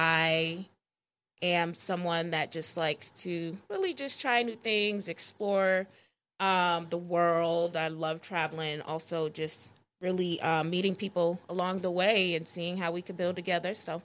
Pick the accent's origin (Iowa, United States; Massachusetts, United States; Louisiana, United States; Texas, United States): Massachusetts, United States; Boston; I'm from Boston. That's where I grew up. If you're familiar with the Boston area, I grew up in Mattapan. So not really the best neighborhood.